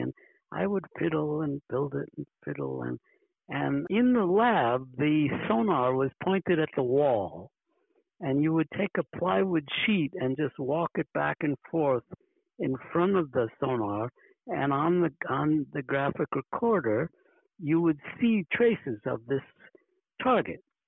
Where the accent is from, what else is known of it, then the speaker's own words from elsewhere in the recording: New York City, New York, United States; I grew up in New York City, and I was a big fan of the New York Giants.